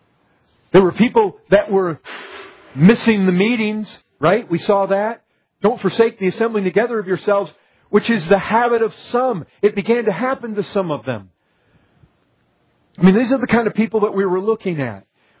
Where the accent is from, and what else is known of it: Michigan, United States; born or raised there